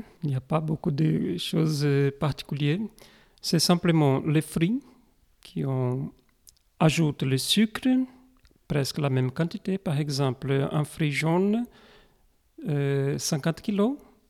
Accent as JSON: {"language": "French", "country": "Brazil", "said": "Oui, je suis brésilien. Ça fait 7 ans que je suis arrivé à Tournaille."}